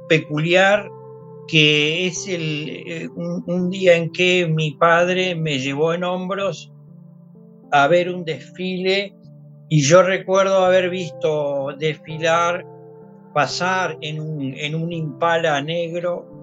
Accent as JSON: {"language": "Spanish", "country": "Uruguay", "said": "yo vengo del Cairo, soy uruguayo, pero también soy argentino y también soy latinoamericano."}